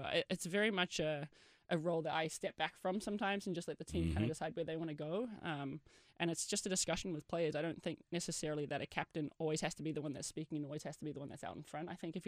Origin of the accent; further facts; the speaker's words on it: New Zealand; now in United States; You know, I'm from New Zealand. We don't celebrate it the same way that they do as well.